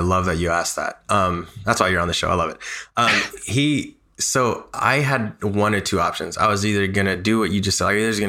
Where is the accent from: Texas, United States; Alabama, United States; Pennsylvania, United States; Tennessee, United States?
Tennessee, United States; Nashville; Born and raised in Nashville, bilingual, college degree.